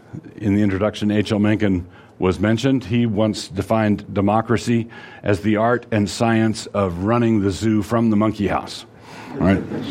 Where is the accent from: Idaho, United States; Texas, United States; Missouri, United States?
Idaho, United States; but it's fine because we're from North Idaho and we're used to it.